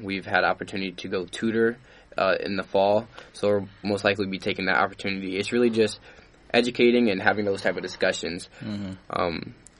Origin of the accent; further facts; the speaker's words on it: Des Moines, Iowa, United States; So I'm from Des Moines, Iowa, so I've been born and raised there.